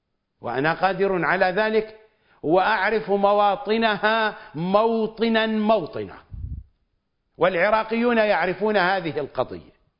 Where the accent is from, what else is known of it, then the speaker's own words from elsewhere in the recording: Iraq; مدينة النجف عندنا في العراق هي أشهر المدن في العراق